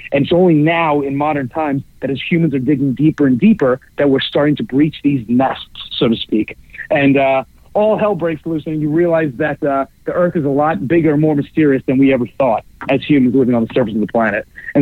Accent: New York City, New York, United States; So I was always obsessed with that idea of growing up in New York and taking the subways and commuting to work all the time.

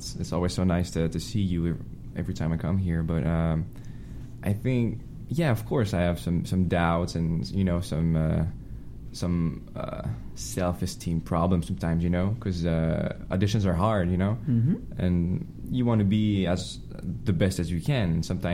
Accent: Canada; I'm Canadian

